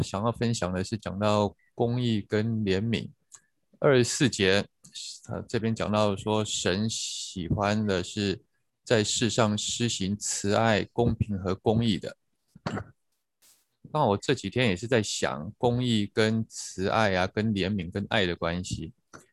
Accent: China; 那我就想到我们中国人讲过一句话

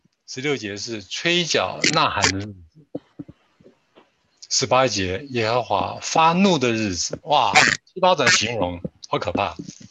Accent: China; 同时又拜假神，就是我们中国人说的三心二意。

